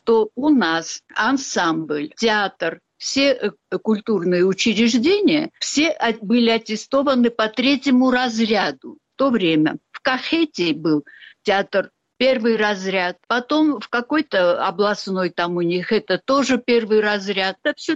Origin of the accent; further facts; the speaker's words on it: Tskhinvali, South Ossetia, Georgia; я родилась и выросла в Цхинвале, в Южной Осетии. Я коренная жительница, отец мой осетин. Мама, правда, русская, но она тоже обосетинилась в конечном итоге.